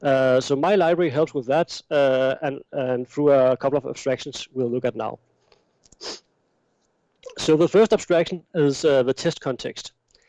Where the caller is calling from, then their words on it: Iceland; So I'm calling in from Iceland, and you might have a little bit of snow up there, but I have quite a lot